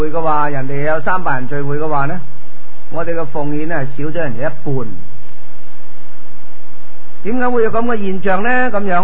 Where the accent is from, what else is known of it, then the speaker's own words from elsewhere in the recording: Hong Kong; 咁我哋香港人或者我哋中国人咧，我哋成日都系计住嗰啲钱